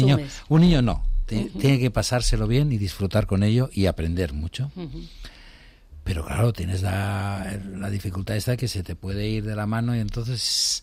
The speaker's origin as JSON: {"language": "Spanish", "town": "Alfaz del Pi", "region": "Valencian Community", "country": "Spain", "tie": "born or raised there", "moved": "yes", "lives_now": "Madrid, Spain", "said": "Yo soy de Alicante, en Alfaz del Pi, uh-huh, y montaba obras de teatro con niños."}